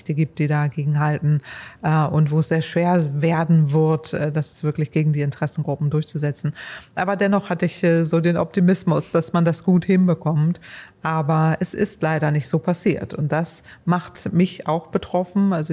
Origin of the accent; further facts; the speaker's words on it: Northwest Germany, Germany; Ja, ich komme aus dem Nordwesten Deutschlands, da ist Gegenwind Energie im wahrsten Sinne des Wortes, also ganz viele Windanlagen